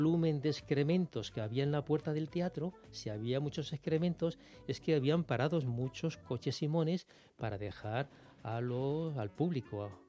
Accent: Madrid, Community of Madrid, Spain; como los madrileños somos así

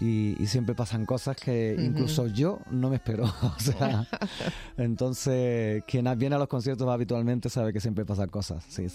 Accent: Ayamonte, Andalusia, Spain; Fronterizo, porque soy de Ayamonte, frontera con Portugal.

